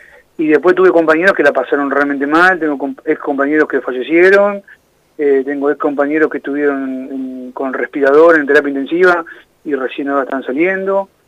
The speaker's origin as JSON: {"language": "Spanish", "town": "Bolívar", "region": "Buenos Aires Province", "country": "Argentina", "said": "9 de julio, o Bolívar, yo soy de Bolívar."}